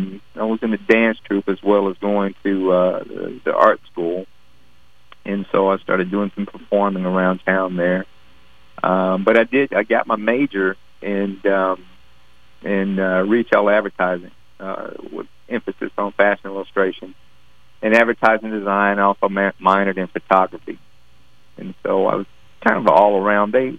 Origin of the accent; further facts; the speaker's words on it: Dayton, Ohio, United States; also born or lived in Kentucky; I am from Kentucky, but, you know, my parents split up when I was three, and we moved to Dayton.